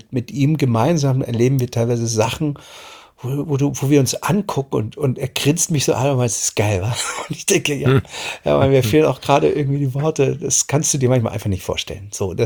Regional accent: Germany; ich bin ja in der DDR aufgewachsen

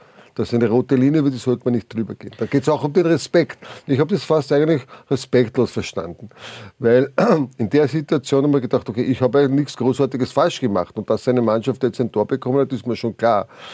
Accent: Austria; wie wir Österreicher gelegentlich auch in unserem Dialekt oder anderweitig sprechen.

